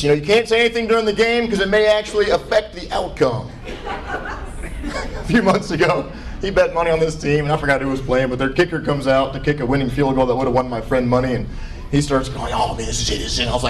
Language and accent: English; Nashville, Tennessee, United States; I'm from Nashville, you know, Titans country.